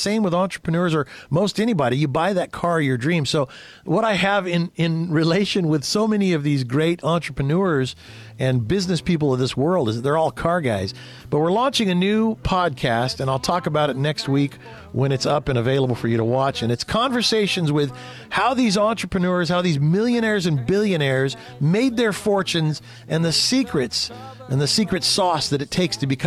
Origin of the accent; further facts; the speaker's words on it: United States; I'm proud to be an American. I am glad to live in this great country.